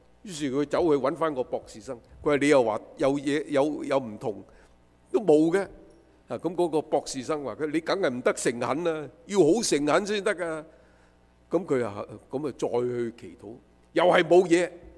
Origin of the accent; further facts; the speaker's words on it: China; 我们中国人我们就乱拜廿四，所以你会看见中国人呢最多人拜的十个偶像是什么呢？